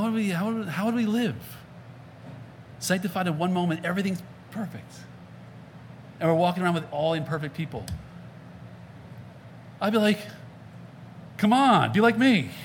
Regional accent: Northeast, United States; Growing up in the Northeast, we had those hornet nests and stuff.

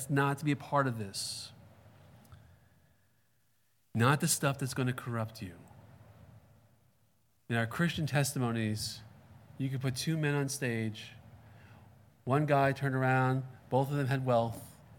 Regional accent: New York, United States; Look, I have the Jewish background. I'm from New York. I have part Russian in me. I'm stubborn in two different continents.

